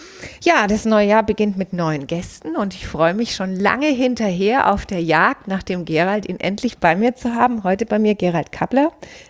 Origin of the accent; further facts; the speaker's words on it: Bavaria, Germany; Wir kommen beide aus Oberfranken und es hat uns dann nach Mittelfranken verschlagen.